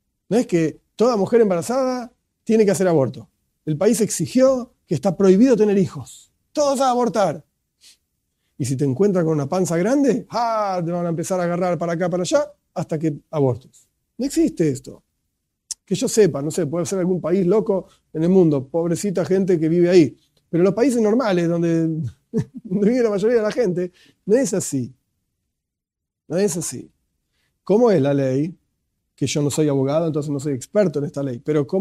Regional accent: Argentina; Yo vivo en Argentina, entonces yo tengo que seguir las leyes de la Argentina. Soy argentino y vivo en Argentina.

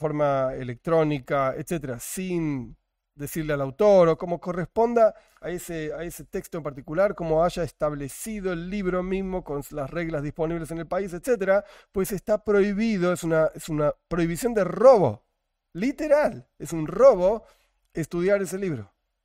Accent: Argentina; en este caso yo soy argentino

